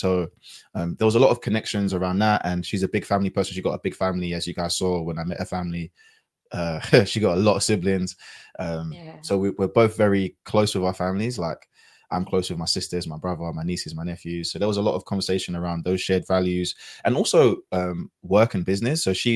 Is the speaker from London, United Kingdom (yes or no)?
yes; London, United Kingdom; my experience growing up in London, where there's black people everywhere